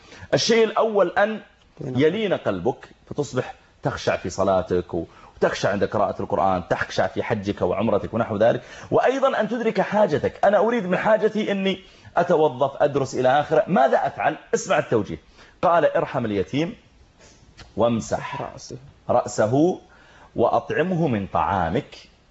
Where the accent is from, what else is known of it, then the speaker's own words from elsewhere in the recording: Saudi Arabia; لو تيسر أن الإنسان سواء عندنا في السعودية أو في دول الخليج